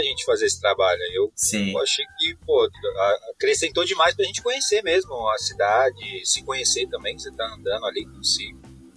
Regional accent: São Paulo, Brazil; eu sou daqui mesmo, nasci e me criei em São Paulo, Pirituba, bairro de Pirituba, né, Zona Norte.

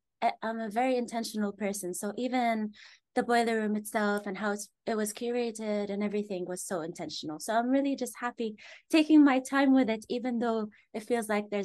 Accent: Eastern Province, Saudi Arabia; now in London, United Kingdom; So apparently I'm originally from Bahrain, and it makes kind of sense because I was born and raised in Saudi in the eastern coast, so it's like a 30-minute ride to Bahrain.

